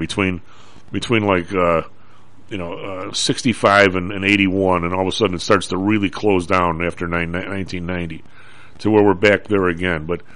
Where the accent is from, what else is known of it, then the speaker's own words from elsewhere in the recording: Ireland; Hey, I'm Irish.